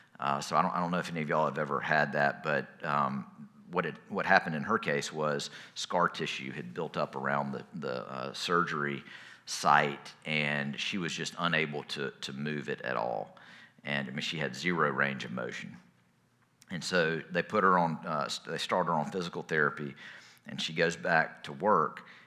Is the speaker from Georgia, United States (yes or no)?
yes; Thomasville, Georgia, United States; I mean, I grew up in First Presbyterian Church in Thomasville